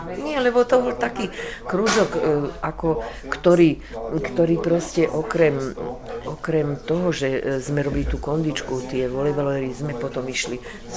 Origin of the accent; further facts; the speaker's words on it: Levoča, Prešov Region, Slovakia; Ja som z Levočesom